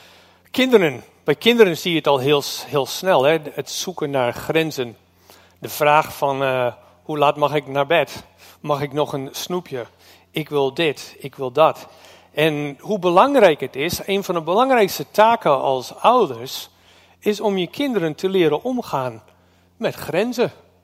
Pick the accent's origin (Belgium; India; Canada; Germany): Canada; now in Netherlands; ik kom uit Canada en vorig jaar waren we weer. En toen zei ik van, nou, dit is mijn thuis. Maar uit Huizenmede is waar ik woon, Noord-Groningen.